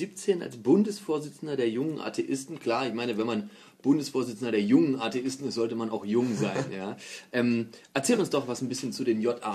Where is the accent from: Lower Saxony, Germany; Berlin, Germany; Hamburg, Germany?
Berlin, Germany; Als Berliner ist mir das eher fremd, sagen wir mal so.